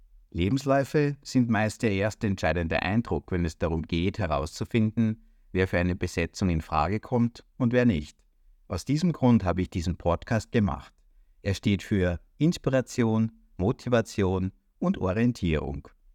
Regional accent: Austria; moved away; als ich damals als Österreicher nach Deutschland gekommen bin, dass meine Sprache irgendwie was Besonderes ist, ein bisschen was Exotisches.

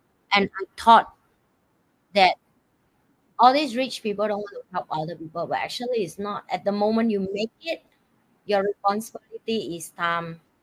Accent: Vietnam; The rest I want to help back to my home country, people in Vietnam, right?

